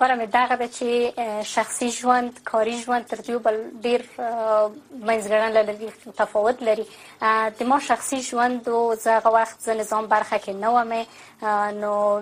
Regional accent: Paktia, Afghanistan; now in Kabul, Afghanistan; زه د اصل د پکتیا ولایت یم، زازی یم، په کابل کې ژوند کوم.

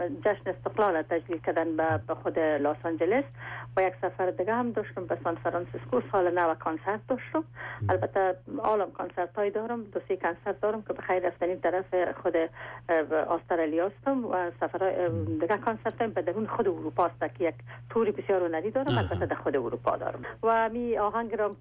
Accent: Afghanistan; moved away; ما چون در افغانستان بزرگ شدیم یعنی ما با یک سنی از افغانستان برآمدیم

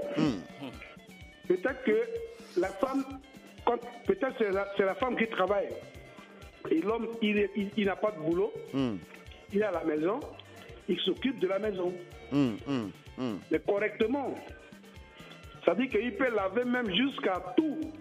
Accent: Central African Republic; Chez nous, en Centrafrique, on appelle ça le travail.

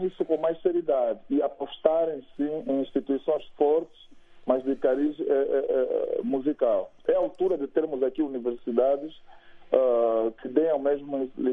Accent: Luanda, Angola; born there; nasci no bairro Marçal

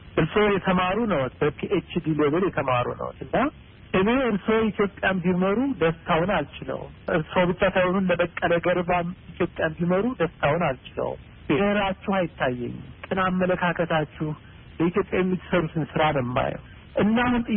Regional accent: Gondar, Amhara, Ethiopia; እኔ ከጎንደር አካባቢ ተወልጄ ያደኩ ወጣት ነኝ።

